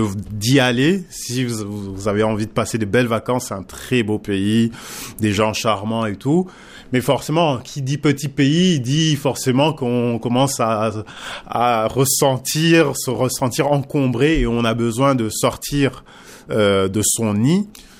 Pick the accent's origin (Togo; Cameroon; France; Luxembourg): Luxembourg; born there; j'ai 39 ans. Je suis né au Grand-Duché de Luxembourg, qui est un très petit pays, un tout petit pays au centre de l'Europe.